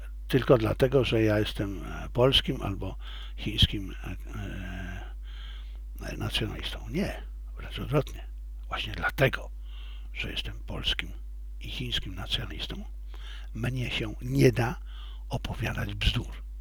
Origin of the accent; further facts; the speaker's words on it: China; now in Poland; Ja jestem Chińczykiem. Ja kocham ten kraj. Ja chciałbym tam umrzeć. Chciałbym tam żyć. Tak samo jak jestem Polakiem, tutaj żyłem i funkcjonuję.